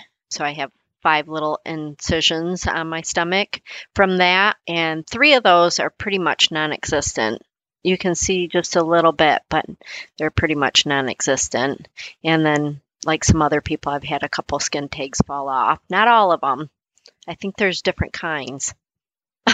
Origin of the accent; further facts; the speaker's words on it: California, United States; Like, we had a McDonald's up the road from us. I grew up in California. And so we had a McDonald's like right up the street.